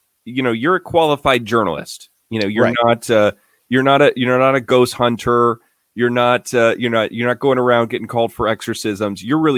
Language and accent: English; Indiana, United States; after you found out I was from Indiana.